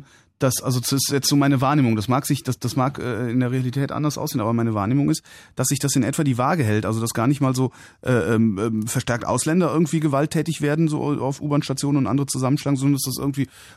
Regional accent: North Rhine-Westphalia, Germany; born there; now in Berlin, Germany; Also ich komme zwar aus Nordrhein-Westfalen gebürtig, aber ich lebe halt eben in Berlin.

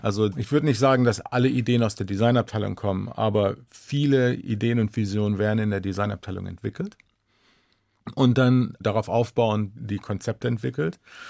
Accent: Germany; now in United States; Wir kommen natürlich aus Deutschland. Meine Eltern wohnen in Wolfsburg.

